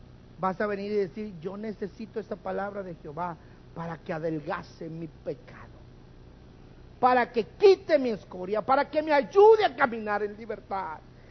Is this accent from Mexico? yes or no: yes; Mexico; De perdido que sepan que como mexicano los apoye.